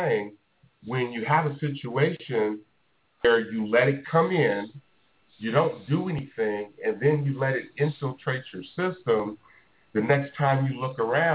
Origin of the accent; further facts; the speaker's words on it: United States; So me as an American, if I go to another country, yeah, I should be able to practice my cultural beliefs.